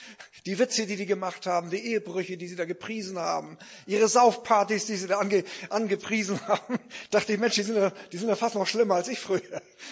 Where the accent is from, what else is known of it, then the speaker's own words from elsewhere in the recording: Lauenburg, Schleswig-Holstein, Germany; das ist meine Heimatstadt hier. Ich bin in Lauenburg aufgewachsen. In der Berliner Straße erst und dann nachher in der Breslauer Straße.